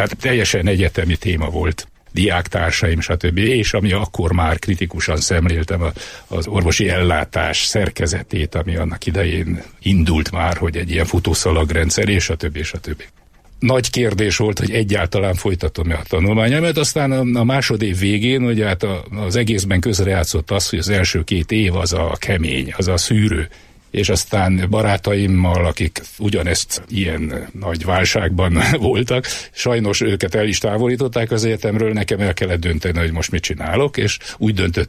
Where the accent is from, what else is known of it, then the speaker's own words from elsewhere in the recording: Pilisszentiván, Pest, Hungary; Én Budapesten születtem, egy Budapest melletti kis falucskában, Pilisi falucskában, Pilis-Szentivánon töltöttem a gyermekkoromat.